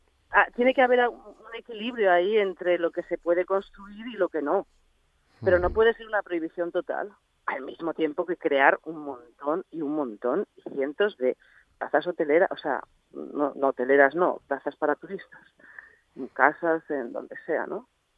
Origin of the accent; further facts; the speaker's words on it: Logroño, La Rioja, Spain; yo soy de Logroño, se hizo allí y funcionó muy bien.